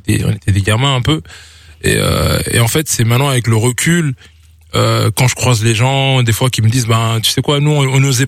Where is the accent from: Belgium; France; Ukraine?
Belgium; Liège, Wallonia; now in Brussels, Belgium; Non, mais moi, moi, j'ai grandi à Liège quand j'étais petit.